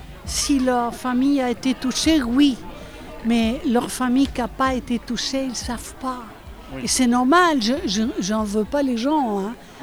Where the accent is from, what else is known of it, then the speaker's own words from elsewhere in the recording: Santiago, Santiago Metropolitan Region, Chile; moved away as an adult; now in Nantes, France; j'habite à Nantes, je viens de Santiago du Chili, je suis retraitée. Je suis arrivée en 76. J'ai quitté le Chili en 74.